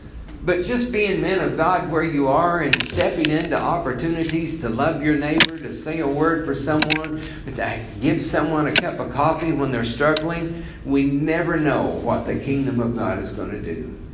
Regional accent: Oklahoma, United States; and living in Oklahoma, I was raised in Oklahoma, tornadoes are just, they just happen.

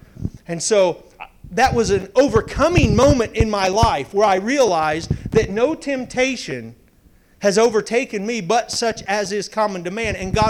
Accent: Florida, United States; I grew up in Florida, Sarasota County, Florida.

